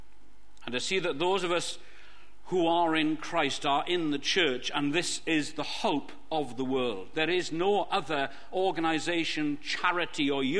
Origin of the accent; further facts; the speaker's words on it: Wales, United Kingdom; moved away as an adult; now in England; Because I was born and I was brought up in Wales until I was 18. And then I moved to England, and I've lived in England ever since. And that means I've lived in England twice as long as I lived in Wales. But I still feel thoroughly Welsh.